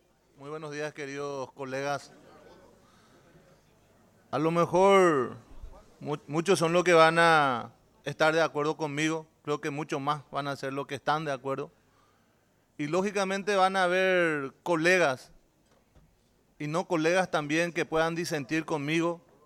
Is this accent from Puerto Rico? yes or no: no; Paraguay; somos muchísimos paraguayos los que hoy en día estamos mejores